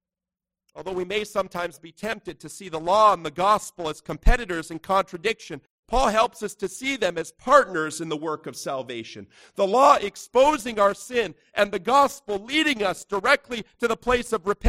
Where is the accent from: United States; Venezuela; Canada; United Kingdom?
Canada; As Canadian Christians, we ought to pray and to work towards a society and a nation